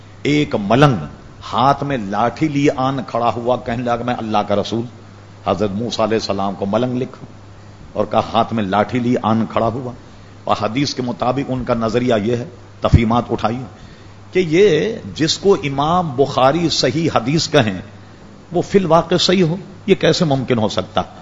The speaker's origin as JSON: {"language": "Urdu", "town": "Hyderabad", "region": "Telangana", "country": "India", "said": "میں حیدرآباد دکن کا رہنے والا ہوں"}